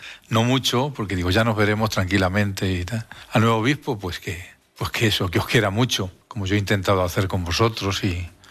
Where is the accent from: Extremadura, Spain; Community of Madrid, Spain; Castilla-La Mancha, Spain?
Castilla-La Mancha, Spain; Toledo; Bien. Ha sido siempre mi tierra, mi casa.